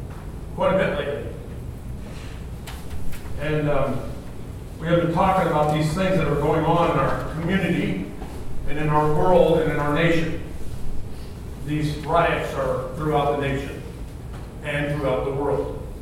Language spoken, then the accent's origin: English; Pacific Northwest, United States; I grew up in the Northwest.